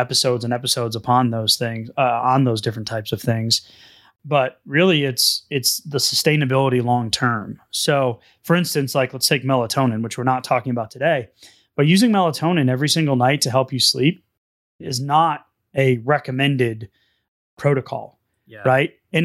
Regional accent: New England, United States; now in Texas, United States; It's cold 3 months out of the year here in Texas. And some of you are going to laugh. I'm from New England. I get it. 100 inches of snow a year. I used to shovel.

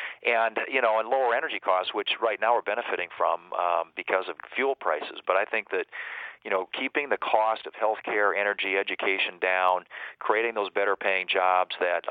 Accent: South Dakota, United States; I've talked to both Republican and Democrat small business owners in my home state of South Dakota

